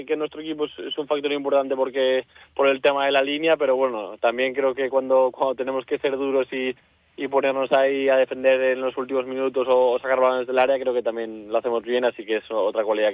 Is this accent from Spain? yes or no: yes; Madrid, Community of Madrid, Spain; Pues la verdad que siendo madrileño